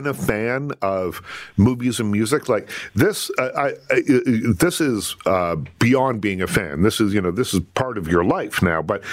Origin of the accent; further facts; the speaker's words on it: Liverpool, Nova Scotia, Canada; I'm from the South Shore. I'm from Liverpool, Nova Scotia.